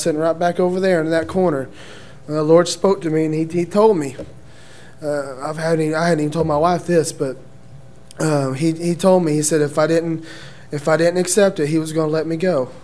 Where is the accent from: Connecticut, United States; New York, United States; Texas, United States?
Texas, United States; Denison; I'm from Denison, Texas.